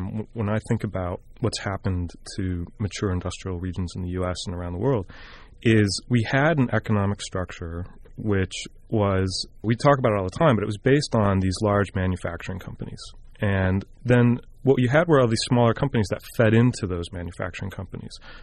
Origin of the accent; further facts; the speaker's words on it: Buffalo, New York, United States; I grew up in Buffalo, New York, and I was in grad school, and I was looking for a project